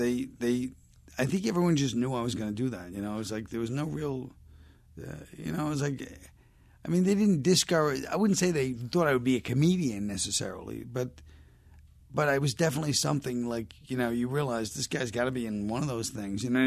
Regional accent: Brooklyn, New York, United States; I grew up in Park Slope, which is a great neighborhood.

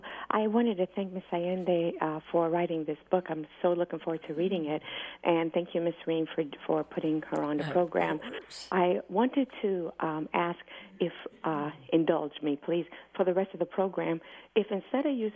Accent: Haiti; also born or lived in United States; Yes, I am Haitian American. I grew up in Haiti and in the United States.

